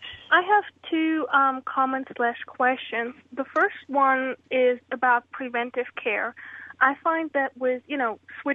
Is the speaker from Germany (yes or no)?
yes; Germany; than in my home country of Germany